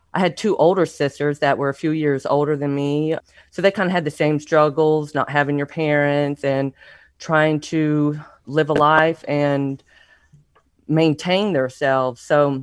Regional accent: Hazelhurst, Georgia, United States; When I was 11, we moved to a small little town in Hazelhurst, Georgia. And that's primarily where my roots were from

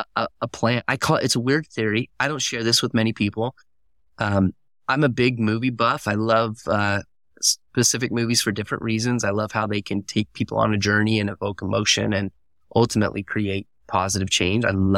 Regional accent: Heber City, Utah, United States; I grew up in Heber City, Utah, small little town, and it's a wrestling community.

